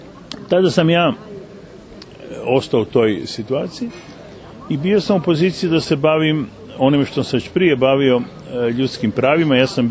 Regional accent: Zagreb, City of Zagreb, Croatia; ja sam bio iz Zagreba

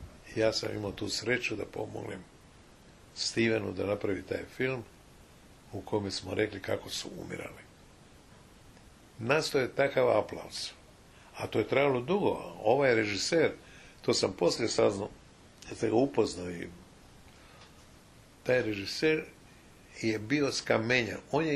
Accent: Zagreb, City of Zagreb, Croatia; now in Los Angeles, United States; Idem kući u Zagreb i bit ću u Zagrebu 6 mjeseci za vrijeme ljeta, a onda ću opet doći za vrijeme ljeta u Los Angeles. I tako od 2006. danas je 2011. znači skoro 5 godina, je 5 godina ovako živim.

